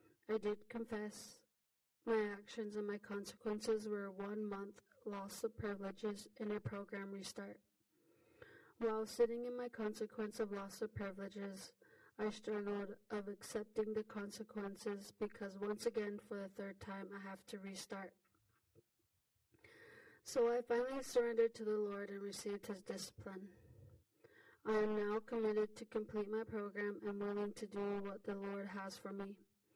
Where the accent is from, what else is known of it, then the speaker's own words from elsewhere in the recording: Muddy Cluster, Montana, United States; I am Northern Cheyenne, and I was born at Crow Agency Hospital. I am from Langdon, Montana. I was raised in Muddy Cluster, which is a community housing on the reservation.